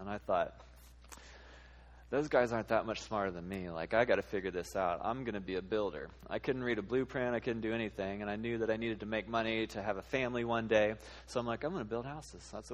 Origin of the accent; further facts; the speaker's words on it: United States; Pull yourself up by your bootstraps. I'm an American. Like, I can do this, you know?